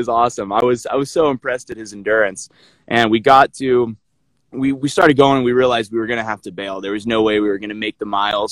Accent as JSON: {"language": "English", "country": "Kenya", "tie": "born or raised there", "said": "You know, I grew up in Kenya, as we've talked about in our previous conversation, and did not have a lot of mountaineering experience in Kenya."}